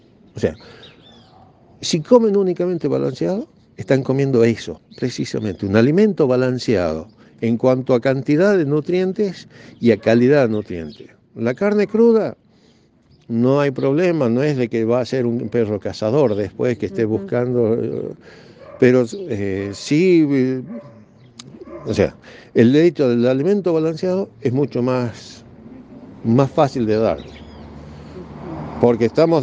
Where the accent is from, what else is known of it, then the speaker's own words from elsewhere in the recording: Jujuy, Argentina; Yo vengo de Jujuy, pero estoy acá a la mañana de lunes a viernes